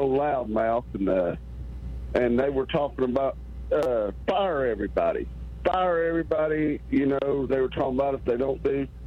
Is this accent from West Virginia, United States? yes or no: yes; West Virginia, United States; I know I'm from West Virginia. We do have some unions left, even though they've cut them.